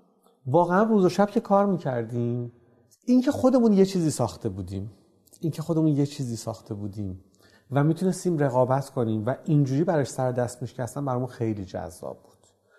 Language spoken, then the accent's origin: Persian; Tehran, Tehran Province, Iran; از تهران اومدم، یه چنین محصولی تولید کردیم